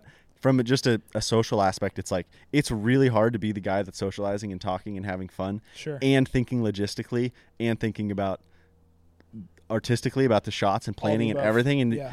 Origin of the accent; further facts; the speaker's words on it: New Hampshire, United States; Yeah, so I grew up in New Hampshire, like I was saying, in a small town, not much to do except play outside.